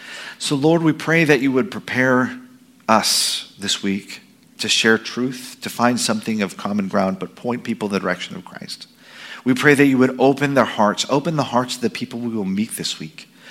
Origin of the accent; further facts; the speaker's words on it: California, United States; Yeah, I'm from here. I'm from Sonoma County.